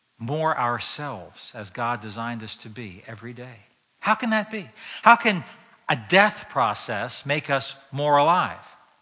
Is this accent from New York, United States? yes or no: no; Weems Creek, Maryland, United States; When I was growing up in Weems Creek, I saw big trees choked to death by powerful vines.